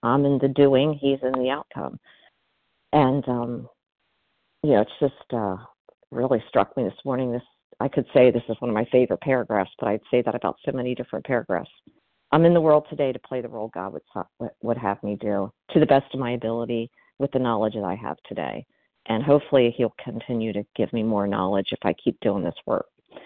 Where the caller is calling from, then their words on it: Maryland, United States; from Maryland.